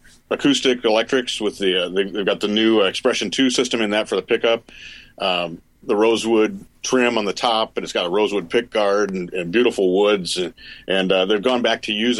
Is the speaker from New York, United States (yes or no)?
no; North Dakota, United States; I grew up in the Midwest. I'm from North Dakota and was a guitar player